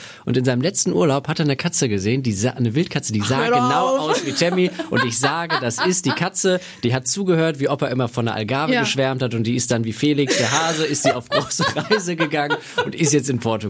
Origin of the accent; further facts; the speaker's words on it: North Rhine-Westphalia, Germany; Nein, ich komme aus dem Pott.